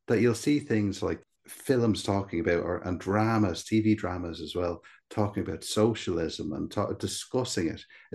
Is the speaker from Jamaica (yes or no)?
no; Ireland; when we were growing up in Ireland in the late 80s, 90s